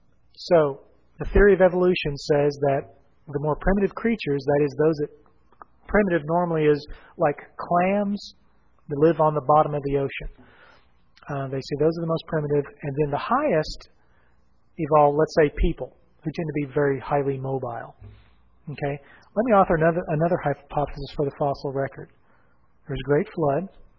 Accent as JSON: {"language": "English", "region": "Oklahoma", "country": "United States", "said": "because I'm from Oklahoma, and they said the buffalo in Oklahoma"}